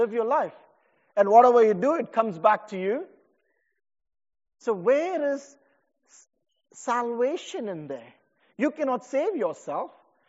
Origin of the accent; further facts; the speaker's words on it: India; I come from India with many religions.